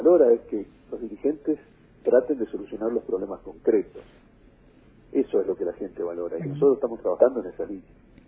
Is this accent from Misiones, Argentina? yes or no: yes; Misiones, Argentina